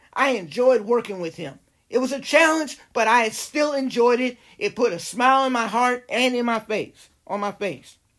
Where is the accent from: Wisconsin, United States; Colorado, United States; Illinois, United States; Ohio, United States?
Illinois, United States; Chicago; I grew up at Progressive Baptist Church in Chicago and off of 36 in Wentworth. I grew up there.